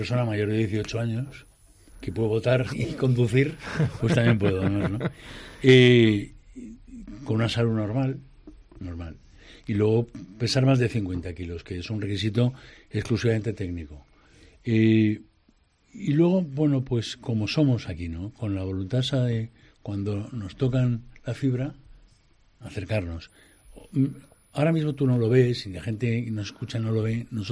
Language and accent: Spanish; Valencian Community, Spain; somos solidarios, los valencianos, pero somos individualistas.